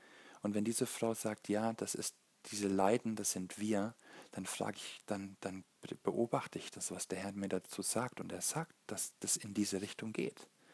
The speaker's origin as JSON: {"language": "German", "country": "Germany", "said": "wir haben ein ganz schwieriges Wir-Bewusstsein, vor allem als Deutsche, wir als Volk, ja, das ist ein ganz schwieriges Ding"}